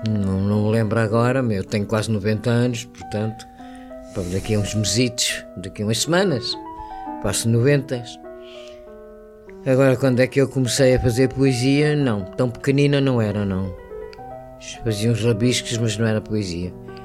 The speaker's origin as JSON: {"language": "Portuguese", "country": "Mozambique", "tie": "born or raised there", "lives_now": "Portugal", "said": "Sim, nasci e cresci em Moçambique. E depois estudei aqui em Portugal, depois voltei para Moçambique"}